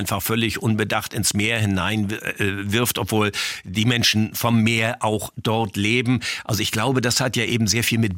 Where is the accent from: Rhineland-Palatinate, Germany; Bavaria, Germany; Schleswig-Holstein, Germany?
Schleswig-Holstein, Germany; Das hat unmittelbare Auswirkungen beispielsweise auf Schleswig-Holstein, wo ich herkomme, auf andere europäische Nationen.